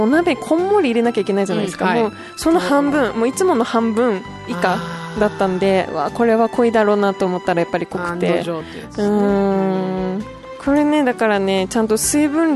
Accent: Saga, Japan; 私は結構そのやっぱり地元が佐賀なので福岡空港経由してこの行き来するので

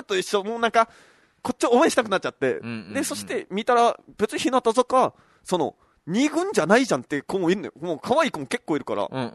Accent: Kimotsuki, Kagoshima, Japan; 肝付坂はいつできるんかのって、いや肝付坂46できないですから。僕の地元ですね。

